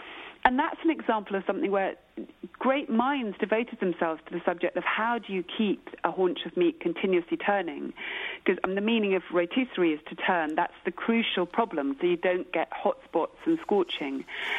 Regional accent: United Kingdom; I'm a British person, so I would say this

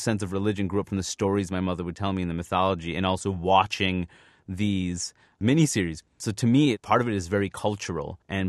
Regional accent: Queens, New York, United States; growing up in Queens, we lived in Jackson Heights, which was Little India.

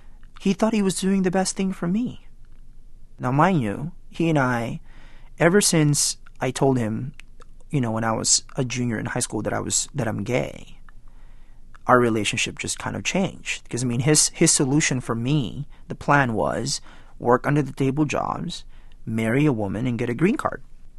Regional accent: California, United States; I grew up in California and right around Proposition 187

